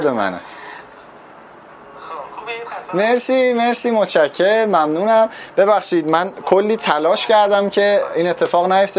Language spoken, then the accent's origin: Persian; Iran; born there; من چرا تو ایران به دنیا اومدم